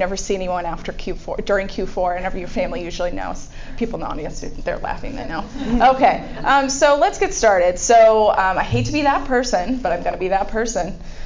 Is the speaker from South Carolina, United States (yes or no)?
no; Texas, United States; I'm from Texas originally, so, every time I get home, everybody asks me what all this crazy California stuff I'm doing is.